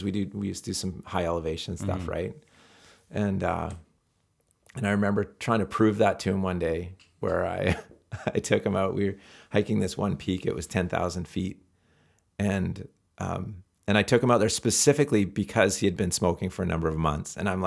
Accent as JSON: {"language": "English", "region": "Rocky Mountains", "country": "United States", "tie": "born or raised there", "said": "And I grew up in the Rockies, and we ride our bikes to the rivers and just fish all day."}